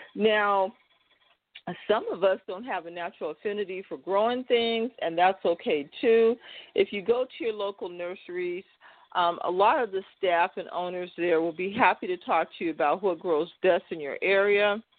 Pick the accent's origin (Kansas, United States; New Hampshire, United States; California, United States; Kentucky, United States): California, United States; Fresno; when I was a girl growing up in Southwest Fresno, like I said, my family has rural roots.